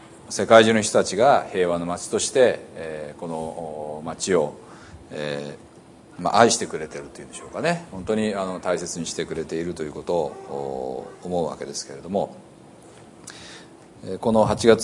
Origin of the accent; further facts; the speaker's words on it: Hiroshima, Japan; born there; 私も広島に生まれましたので、今年51歳ですけれども